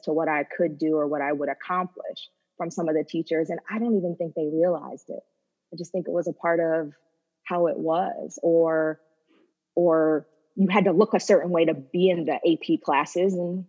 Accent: New York, United States; So I grew up in white suburbia in upstate New York

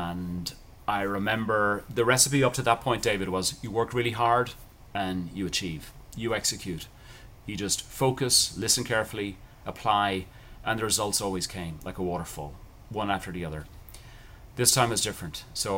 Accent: Ireland; and how I grew up in Ireland.

